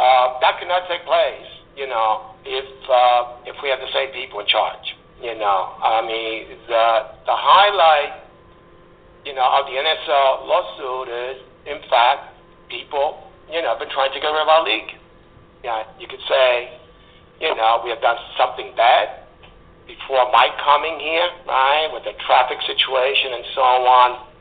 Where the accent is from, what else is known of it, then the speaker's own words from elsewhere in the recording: Bronx, New York, United States; They know I'm a local guy. They know I grew up in the Bronx like you